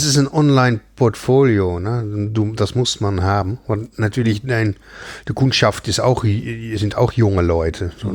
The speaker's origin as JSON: {"language": "German", "country": "Netherlands", "second_language": "German", "said": "ich komme natürlich aus Holland."}